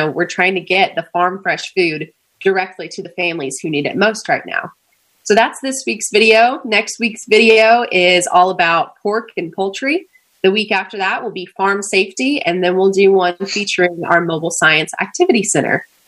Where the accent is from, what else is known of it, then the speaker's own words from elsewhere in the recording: Lexington, Kentucky, United States; And I'm from Lexington, so it's where I am right now, sending you greetings from the Eastern time zone.